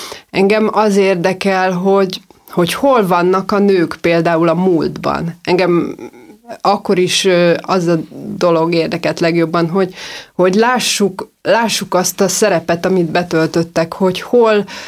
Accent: Szentes, Csongrád-Csanád, Hungary; born there; én csak ott születtem, de nem oda jártam gimibe, hanem Csongrádra jártam egyébként Grecsó Krisztiánnal egy évfolyamba, tehát abba a gimibe jártam, ahova ő.

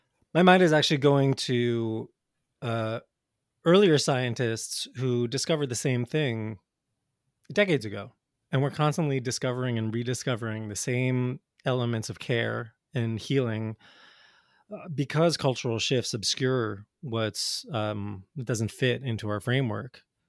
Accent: New Jersey, United States; I grew up in North Jersey in the 80s and 90s, and I still remember just the pervasive fear and how my parents were so scared of just like going into Manhattan, you know?

